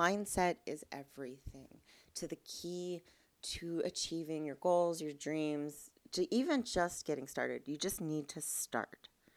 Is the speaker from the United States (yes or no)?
no; Plaster Rock, New Brunswick, Canada; And a lot of that happens in my hometown, Plaster Rock. Shout out Plaster Rock, New Brunswick. Is that you grow up and you never leave. You work at the Irving, you work in the woods, you plant trees.